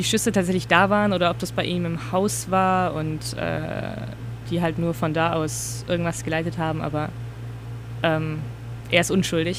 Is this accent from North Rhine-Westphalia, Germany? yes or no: no; Reutlingen, Baden-Württemberg, Germany; Nicht lokal hier, lokal in meiner Heimat Reutlingen.